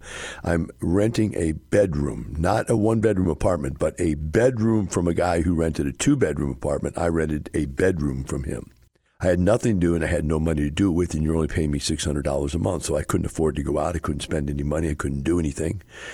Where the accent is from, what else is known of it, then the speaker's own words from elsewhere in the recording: Wisconsin, United States; I came from Wisconsin. The water's glacial fed. It's crystal clear.